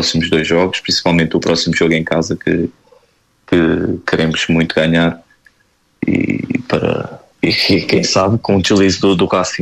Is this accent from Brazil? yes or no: no; Portugal; Não, aqui estou como português também